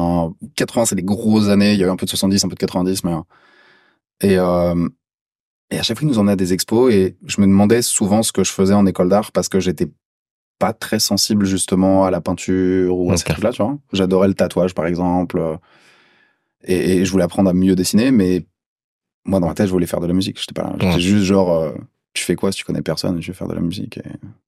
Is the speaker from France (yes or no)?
yes; Massy, Île-de-France, France; Rappelle-toi, je t'ai dit tout à l'heure, j'ai grandi à Massy.